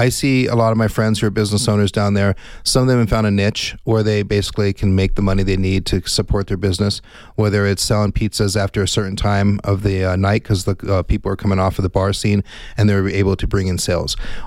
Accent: Tucson, Arizona, United States; I grew up in Tucson, and I couldn't believe it.

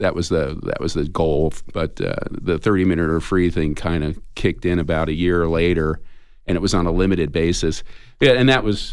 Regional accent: New Jersey, United States; Well, I grew up in New Jersey. Lived there for 20 years, and the beginning of my life there pretty much was playing music.

